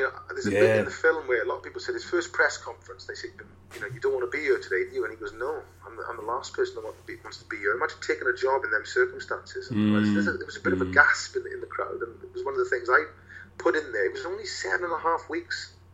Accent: Merthyr Tydfil, Wales, United Kingdom; Well, I'm from Mirtha. I grew up as a football fan. It was a football town, really, Mirtha, famously, historically.

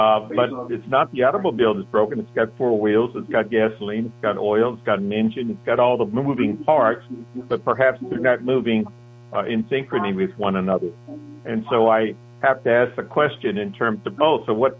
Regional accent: Kansas City, Kansas, United States; So I grew up in the Quintero district of Wyandotte County, which was almost totally black.

